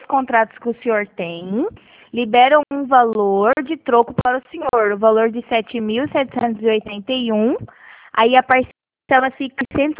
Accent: Campo Grande, Mato Grosso do Sul, Brazil; Eu também sou de Campo Grande.

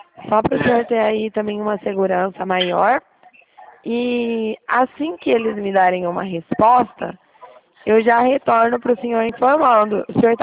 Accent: Dracena, São Paulo, Brazil; eu sou de Dracena.

